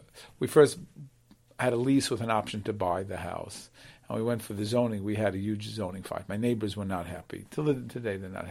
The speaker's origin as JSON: {"language": "English", "town": "Brooklyn", "region": "New York", "country": "United States", "said": "you know, I'm a guy from Brooklyn, I don't know."}